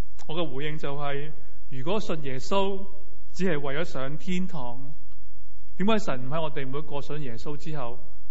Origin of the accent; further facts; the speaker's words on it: China; 这个不单只是我们中国人的愿望